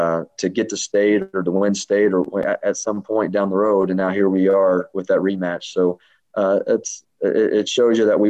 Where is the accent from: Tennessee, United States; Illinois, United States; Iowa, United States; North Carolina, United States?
Illinois, United States; I'm not from St. Louis. I'm from the Illinois side, you know, grew up not too far away